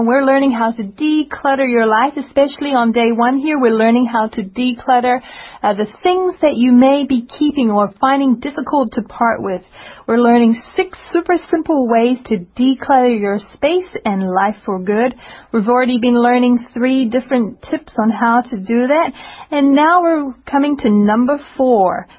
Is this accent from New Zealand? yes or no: yes; New Zealand; moved away; this has actually happened to me often when I go back to my home country, New Zealand.